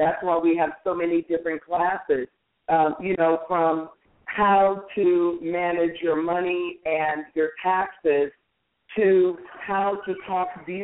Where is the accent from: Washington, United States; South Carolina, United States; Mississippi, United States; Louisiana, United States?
Washington, United States; Tacoma; I've been running around seeing my family and my friends because I'm from Tacoma, Washington.